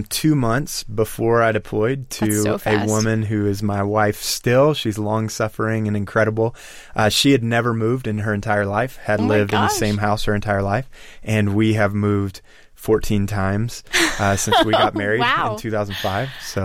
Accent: Ireland; I'm Irish, so I'm prone to being stubborn

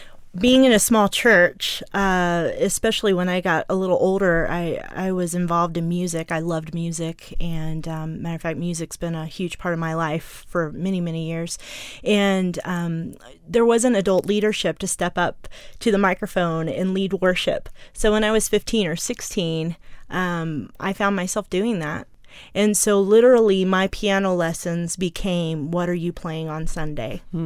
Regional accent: North Carolina, United States; born there; also born or lived in Iowa / Illinois / Missouri / Tennessee; For me, I was born in North Carolina, and then my dad did home missionary work as a new church planner in Iowa and Illinois, and then he had three pastorates in Missouri, and then in Tennessee.

